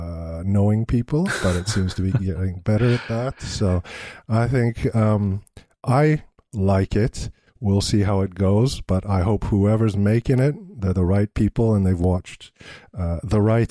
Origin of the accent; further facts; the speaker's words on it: Canada; now in Wellington, New Zealand; But you might tell from my accent that I'm not from New Zealand. I actually grew up in Canada.